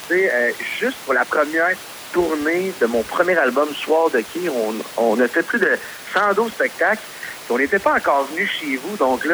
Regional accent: Berthierville, Quebec, Canada; Moi, dans le fond, je viens de Berthierville, donc j'ai toujours habité là.

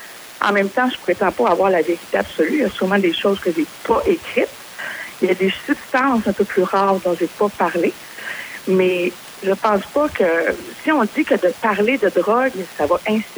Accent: Quebec, Canada; Moi, je viens de la Beauce, je viens de la région aussi.

